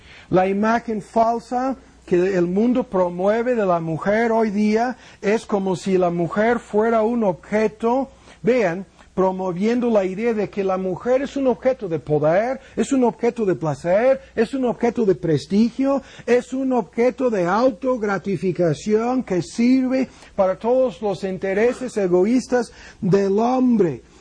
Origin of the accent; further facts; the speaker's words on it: United States; Spanish is a second language; moved away as an adult; Y yo soy un pobre misionero gringo. Que pudiera ganar mucho más dinero en mi país.